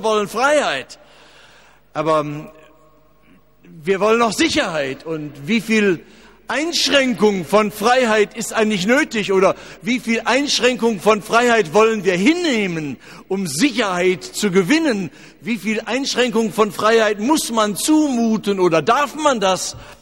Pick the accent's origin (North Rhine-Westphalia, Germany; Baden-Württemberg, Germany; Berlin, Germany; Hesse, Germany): North Rhine-Westphalia, Germany; Essen; Ich komme ja aus dem Ruhrgebiet, ich kann ja gar nicht richtig Deutsch. Und das soll man dann in andere Sprachen übersetzen, nicht wahr? Ja, wir im Ruhrgebiet in Essen, wir waren immer dankbar, wenn wir mein und dein auseinanderhalten können.